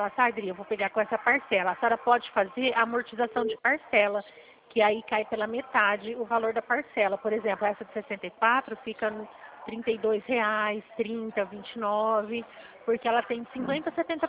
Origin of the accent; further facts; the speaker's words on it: São Paulo, Brazil; eu sou do estado de São Paulo, Regional Presidente Prudente